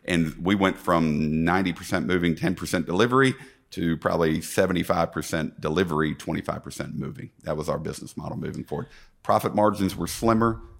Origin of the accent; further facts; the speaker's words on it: Cincinnati, Ohio, United States; now in Birmingham, United States; From Cincinnati, Ohio, originally.